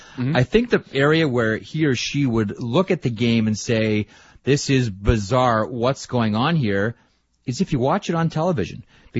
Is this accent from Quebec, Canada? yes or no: no; Toronto, Ontario, Canada; Because I grew up in Toronto watching a couple of Swedish hockey players